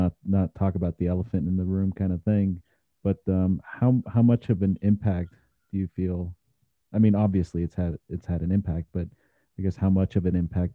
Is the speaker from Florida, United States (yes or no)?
yes; Miami, Florida, United States; I grew up in Miami and I never watered skied.